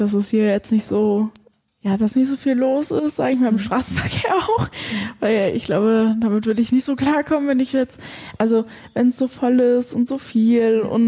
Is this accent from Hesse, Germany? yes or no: no; Belecke, North Rhine-Westphalia, Germany; Ja, ich komme aus Belecke. Also mit dem Auto sind das keine 10 Minuten.